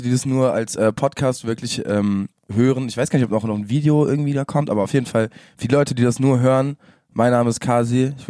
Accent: Frankfurt, Hesse, Germany; moved away as an adult; now in Freiburg, Germany; Also ich komme aus Frankfurt so. Ich bin da ganz normal groß geworden

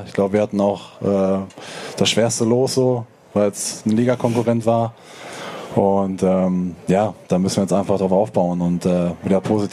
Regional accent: North Rhine-Westphalia, Germany; now in Karlsruhe, Germany; ich komme ja aus dem Sauerland

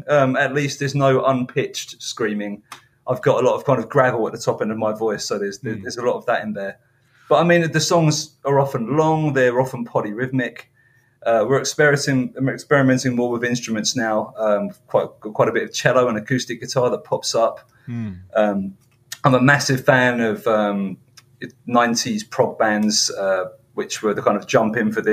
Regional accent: East of England, United Kingdom; moved away as an adult; also born or lived in Scarborough, United Kingdom; originally from South Hertfordshire, but basically North London. It's really close to Enfield.

